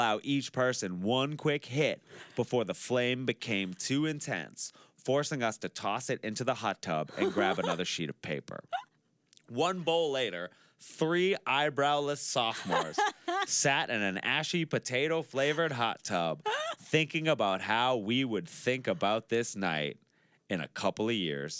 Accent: Massachusetts, United States; I went to college in Boston, and I'm from Massachusetts. So my 4 years of college, I would keep coming back to my hometown, especially summers, and do summer stock theater.

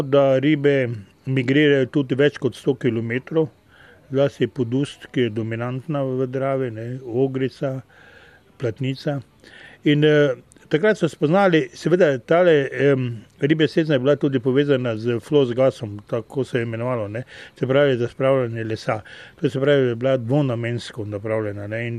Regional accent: Maribor, Drava, Slovenia; In tako v svoje rane mladosti se spomnim, da smo hodili vsi iz Maribora na ribe loviti na Koroško

